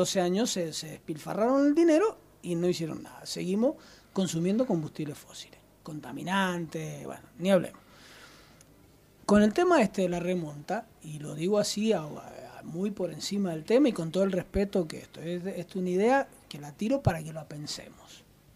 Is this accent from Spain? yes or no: no; Argentina; cuestiones que como argentinos tenemos que ir creciendo